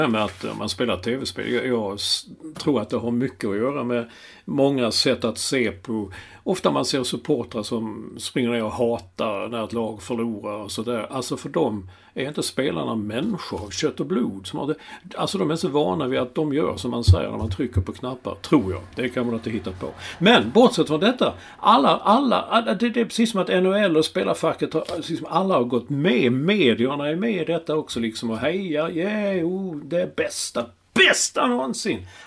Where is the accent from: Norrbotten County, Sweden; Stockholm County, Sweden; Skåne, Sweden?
Skåne, Sweden; Malmö; Plus att vi är från Malmö.